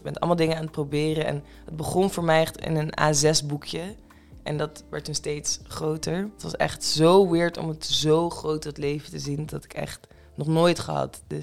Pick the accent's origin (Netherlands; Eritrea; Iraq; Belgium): Netherlands; Amsterdam, North Holland; En dat is iets wat ik ook herken uit de buurt waar ik vandaan kom in Oost.